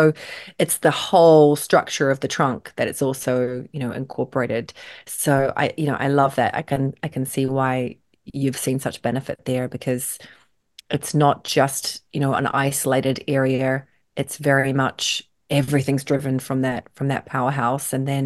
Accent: New Zealand; I'm originally from New Zealand

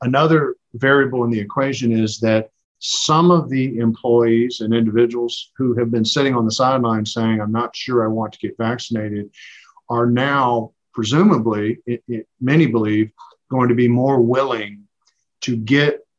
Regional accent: Texas, United States; in my home state of Texas, we are considered an at-will employment state

